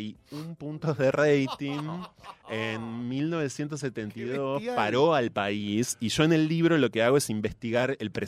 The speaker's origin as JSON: {"language": "Spanish", "town": "Ensenada", "region": "Buenos Aires Province", "country": "Argentina", "tie": "born or raised there", "said": "Yo pasé buena parte de mi infancia mirando Yo me quiero casar y usted en mi ciudad natal, en Ensenada."}